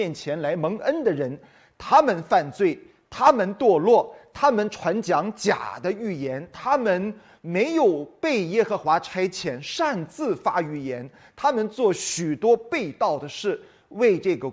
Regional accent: China; 我们中国人呢，对于先知有一个误解

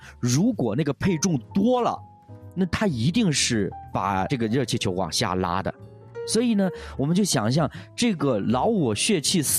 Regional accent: China

